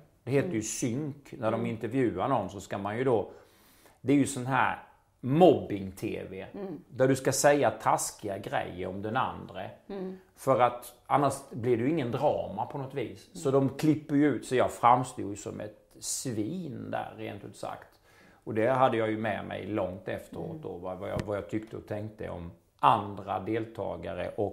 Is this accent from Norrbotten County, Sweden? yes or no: no; Halmstad, Halland County, Sweden; När jag går på gatorna i Halmstad så riktigt kan jag se hur en del människor tycker illa om mig.